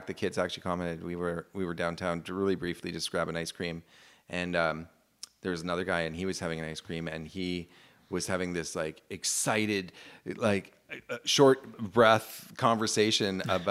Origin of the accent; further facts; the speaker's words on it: Victoria, British Columbia, Canada; also born or lived in Lower Mainland; I grew up I'm from Victoria. Spent a lot of my teenage years in the Lower Mainland. Most of my teenage years in the Lower Mainland, and then back to Victoria again as an adult, a young adult.